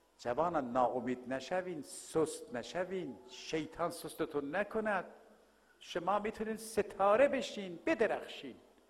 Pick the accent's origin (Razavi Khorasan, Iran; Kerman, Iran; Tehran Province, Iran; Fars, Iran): Tehran Province, Iran; Tehran; born or raised there